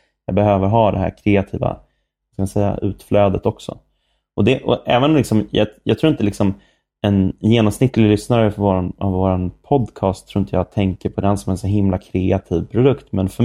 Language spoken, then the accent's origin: Swedish; Sollentuna, Stockholm County, Sweden; now in Stockholm, Sweden; jag är uppväxt i Norrort, jag också. Jag är uppväxt i Sollentuna, vilket är ganska mycket AIK-fäste.